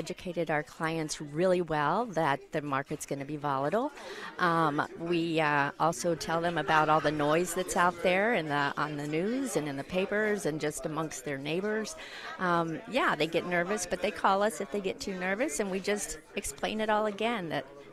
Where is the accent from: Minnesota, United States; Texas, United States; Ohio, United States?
Texas, United States; Dallas; I'm from Dallas. I was born in Dallas.